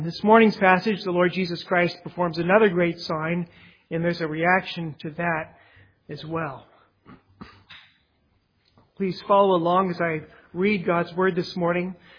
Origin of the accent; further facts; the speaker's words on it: United States; I'm an American, and in America, the customer is always right, right?